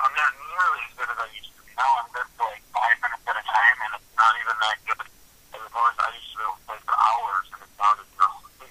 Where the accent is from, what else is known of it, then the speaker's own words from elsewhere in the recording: Waterford, Wisconsin, United States; Born and raised in Waterford, Wisconsin, a little city about 30 minutes west of Milwaukee.